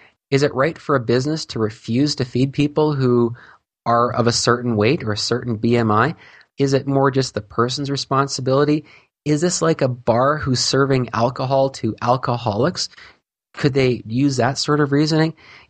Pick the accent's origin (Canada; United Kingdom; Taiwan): Canada; now I'm a Canadian, so we have all our health care paid for us here.